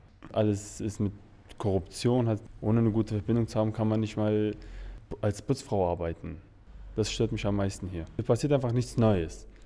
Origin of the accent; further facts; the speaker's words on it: Germany; moved away; Ich bin ja quasi in Deutschland groß geworden, meine Kindheit habe ich dort verbracht.